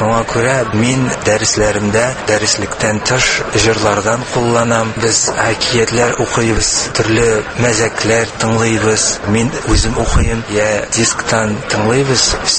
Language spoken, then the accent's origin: Tatar; Tatarstan, Russia; Tatar is a second language; Ничек инде мин үзем татар, ә татарча сөйләшә алмыйм.